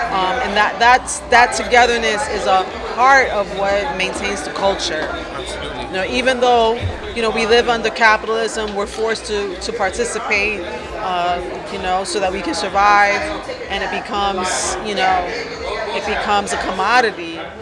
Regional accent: New York City, New York, United States; I'm from the Boogie Down Bronx, Puerto Ricana.

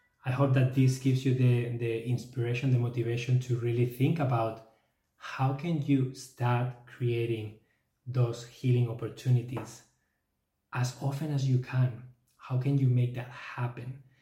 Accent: Spain; also born or lived in Canada; yes, I am from Spain. I normally live in Canada for the last 10 years, but I am now in Spain. I'm doing a sabbatical year here in Barcelona

